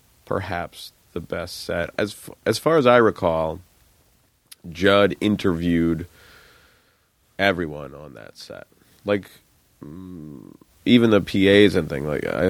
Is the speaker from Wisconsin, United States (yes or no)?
no; Los Angeles, California, United States; I grew up in Los Angeles, and my best friends growing up were all black, African-American kids, or Mexican kids